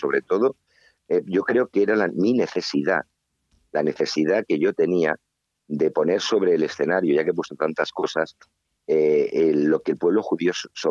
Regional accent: Córdoba, Andalusia, Spain; born there; Yo soy una persona que siempre he estado muy próximo a la cultura judía. Yo nací en Córdoba, en el barrio de la Judería

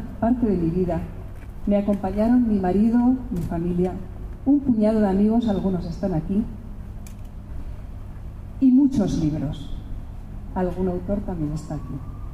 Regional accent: Basque Country, Spain; Y lo he pensado porque soy vasca

